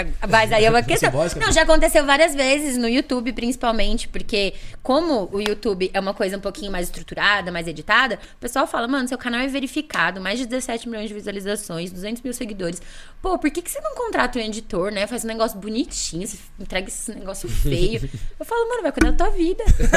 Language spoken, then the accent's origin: Portuguese; Arujá, São Paulo, Brazil; eu sou de Arujá, uma cidade que é cidade vizinha aqui. Uhum. É uma cidade pequena, 90 mil habitantes hoje, né?